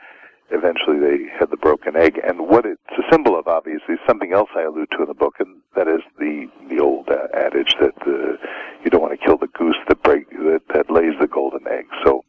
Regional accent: Brooklyn, New York, United States; Well, I grew up in Brooklyn, New York, and it was the New York of the 50s.

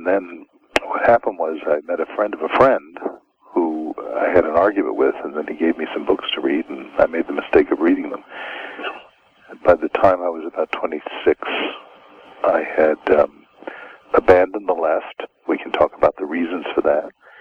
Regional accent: Brooklyn, New York, United States; Well, I grew up in Brooklyn, New York, and it was the New York of the 50s.

